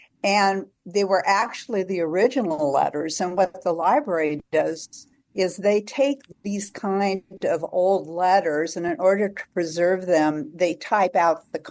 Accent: Paso Robles, California, United States; also born or lived in Atascadero; now in Portland, United States; I was born in Atascadero, and I lived in Paso Robles most of my young years. I went to Paso Robles High and graduated

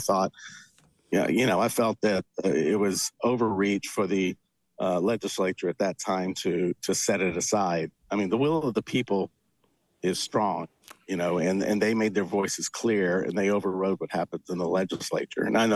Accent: the South, United States; I grew up in the South, and during segregation

